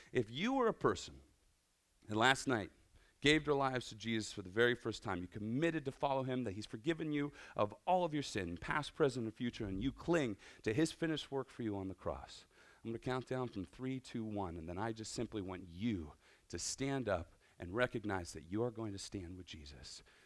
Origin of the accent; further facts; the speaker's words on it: Erie, Pennsylvania, United States; I grew up in Erie, PA, and I grew up about 10 blocks from downtown.